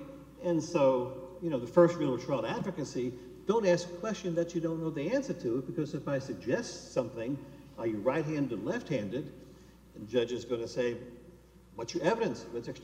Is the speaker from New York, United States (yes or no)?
yes; Queens, New York, United States; I grew up in Queens. I know 5 minutes where the Scalia family is.